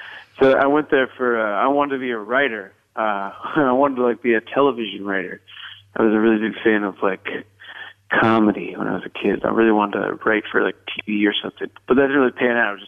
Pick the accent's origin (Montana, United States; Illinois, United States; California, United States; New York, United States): Illinois, United States; Rockford; No, I'm from Rockford, like an hour away. Okay.